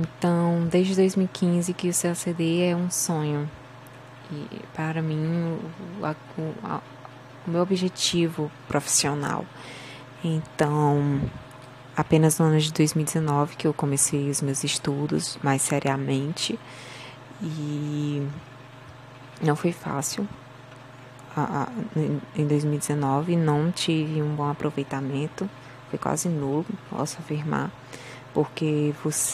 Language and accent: Portuguese; Fortaleza, Ceará, Brazil; tenho 24 anos, sou de Fortaleza, Ceará